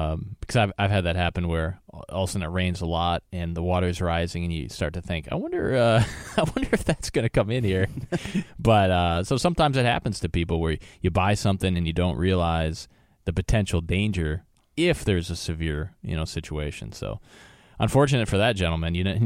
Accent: Wisconsin, United States; Minnesota, Wisconsin, my home state, and Iowa

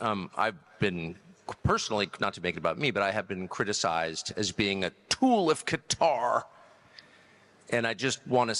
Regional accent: United States; I'm an American and a free man, and I'll be wherever I want to be

